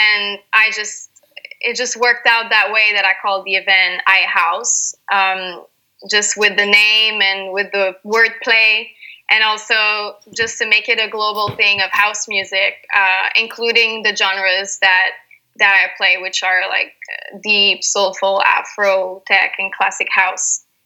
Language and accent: English; Montreal, Quebec, Canada; now in Dubai, United Arab Emirates; Yep. Born and raised.